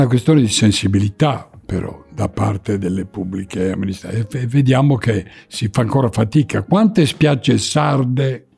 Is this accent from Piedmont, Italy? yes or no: no; Cagliari, Sardinia, Italy; io sono di Sant'Elia, mi piace girare da quelle parti